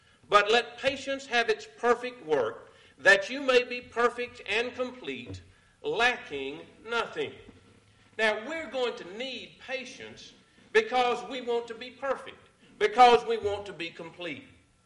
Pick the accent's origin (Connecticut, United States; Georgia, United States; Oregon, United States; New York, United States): Georgia, United States; I think I've drawn the illustration where I grew up down in Georgia.